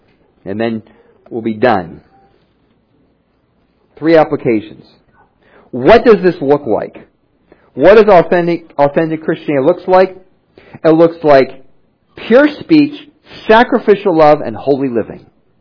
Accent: United States; Well, I don't believe in slavery. I'm an American.

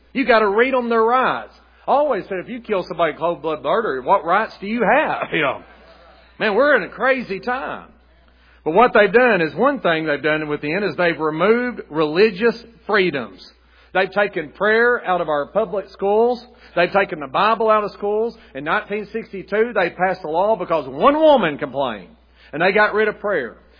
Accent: United States; I'm just telling you that I'm an American. I'm thankful for our way of life.

